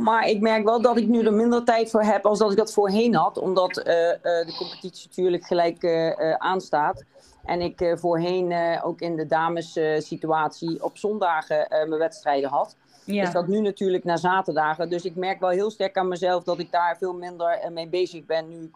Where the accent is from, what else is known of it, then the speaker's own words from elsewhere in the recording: Beuningen, Gelderland, Netherlands; Ik kom uit Beuningen bij Nijmegen.